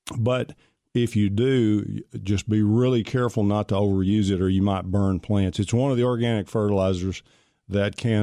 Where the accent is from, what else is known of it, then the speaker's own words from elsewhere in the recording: Pittsburg, Texas, United States; I'm from Pittsburgh, Texas, as most of you know, and Pilgrim's, Pride Chicken Manufacturing Chicken Company is there.